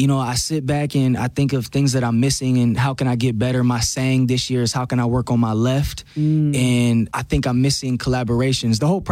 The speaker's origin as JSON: {"language": "English", "region": "Midwest", "country": "United States", "said": "Because I can rap my head off all day. I'm from the Midwest."}